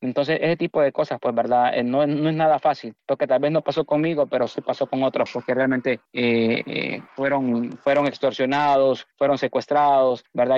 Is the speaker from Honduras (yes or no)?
yes; Honduras; now in Tijuana, Mexico; yo soy un migrante que en mi país fui pastor de jóvenes, como ustedes lo mencionaron. Trabajé mucho tiempo como muchos movimientos juveniles allá en Honduras, casi 20 años.